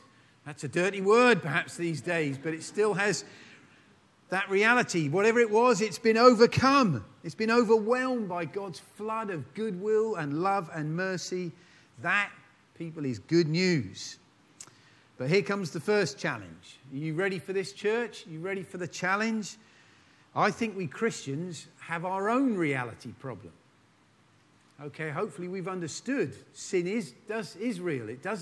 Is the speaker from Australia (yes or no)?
no; United Kingdom; Now, I know we're British and we don't do this sort of exuberance thing very easily or naturally.